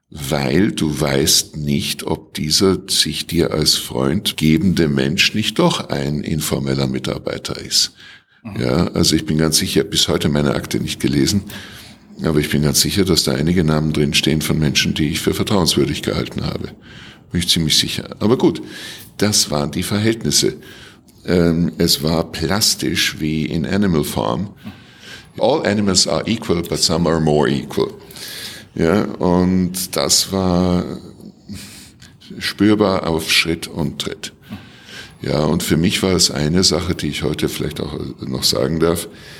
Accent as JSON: {"language": "German", "region": "Vienna", "country": "Austria", "tie": "born or raised there", "said": "ich bin in Wien aufgewachsen, das wissen vielleicht der eine oder andere."}